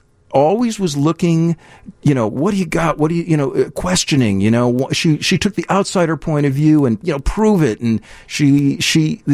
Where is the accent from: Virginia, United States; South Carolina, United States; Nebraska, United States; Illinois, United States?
Illinois, United States; Deerfield; now in Evanston, United States; I grew up in Deerfield. I live in Evanston, and I teach DePaul in a couple of locations.